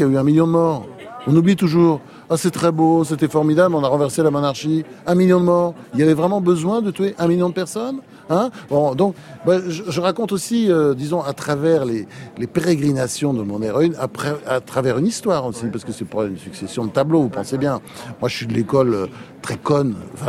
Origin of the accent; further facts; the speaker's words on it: Marseille, Provence-Alpes-Côte d'Azur, France; mais moi, je suis Marseillais, je vis à Marseille